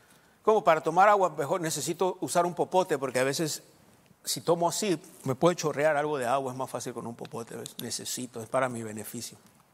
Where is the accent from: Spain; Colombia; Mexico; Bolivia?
Mexico; hablando de nosotros como mexicanos